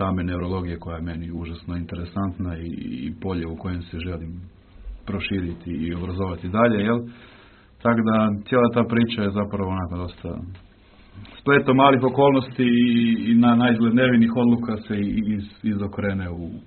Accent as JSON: {"language": "Croatian", "town": "Zagreb", "region": "City of Zagreb", "country": "Croatia", "said": "Pozdrav, evo, ja sam iz Zagreba."}